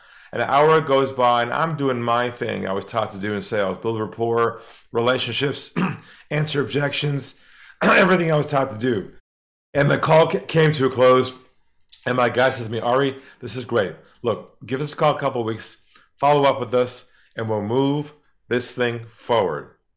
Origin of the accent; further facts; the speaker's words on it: San Diego, California, United States; now in Australia; And she's from Sydney, was working in Los Angeles at the time. And I'm from San Diego.